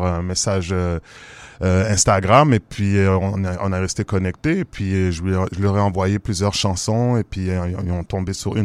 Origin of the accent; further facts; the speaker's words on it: Montreal, Quebec, Canada; viens de la deuxième vague de diaspora haïtienne qui est venue s'établir au Québec. Je suis né à Montréal, dans le quartier 6-7.